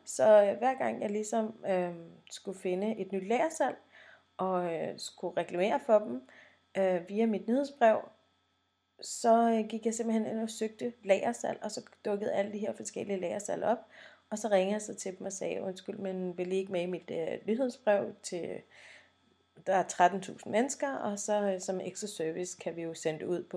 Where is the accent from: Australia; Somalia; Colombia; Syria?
Colombia; now in Denmark; og jeg kommer fra Colombia